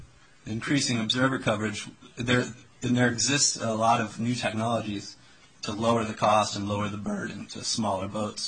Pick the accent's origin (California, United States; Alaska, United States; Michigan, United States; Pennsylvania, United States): Alaska, United States; Kodiak; I'm from Kodiak. I'm a lifelong fisherman.